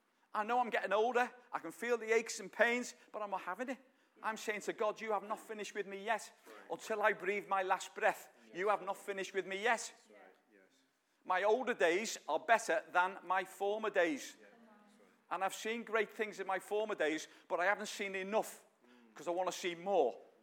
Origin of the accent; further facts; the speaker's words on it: United Kingdom; And we're British, we're a bit like that.